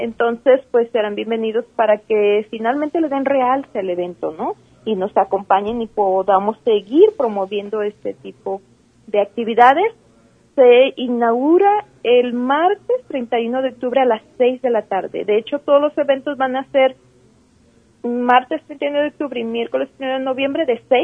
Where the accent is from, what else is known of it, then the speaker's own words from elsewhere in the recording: Mexico; nos permite finalmente tener una imagen de lo que somos como mexicanos